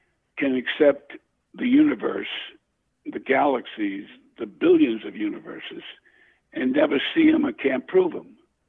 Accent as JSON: {"language": "English", "town": "Savannah", "region": "Georgia", "country": "United States", "tie": "born or raised there", "said": "Anyhow, I grew up in Savannah. My mother and father from Savannah. Both sets of my grandparents were born in Savannah. So we've been there a long time."}